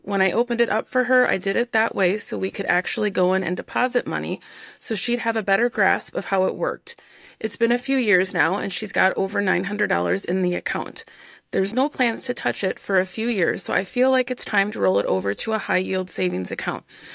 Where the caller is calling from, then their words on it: St. James, Minnesota, United States; I am calling from St. James, Minnesota. It's a very small rural town.